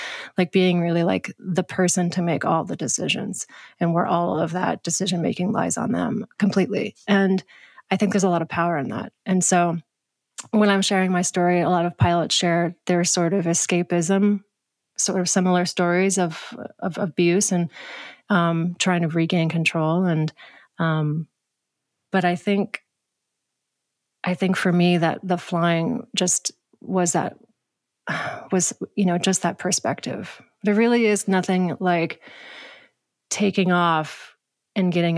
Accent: New England, United States; I grew up in New England, which is a lot of rural woods and mountains and the Appalachians.

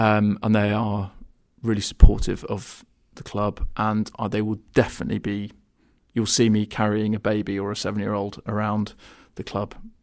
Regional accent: South West England, United Kingdom; Well, I was born and raised in Devon, so I was a season ticket holder at Plymouth Argyle from the early 90s.

